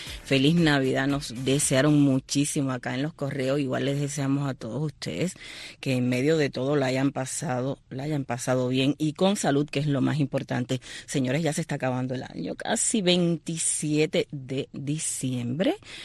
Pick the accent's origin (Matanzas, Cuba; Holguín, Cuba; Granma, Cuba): Holguín, Cuba; Holguín, en mi tierra, en la tierra también por allá de Danilo. Bueno, uno nunca se aparta de sus orígenes, ¿verdad? Siempre están ahí.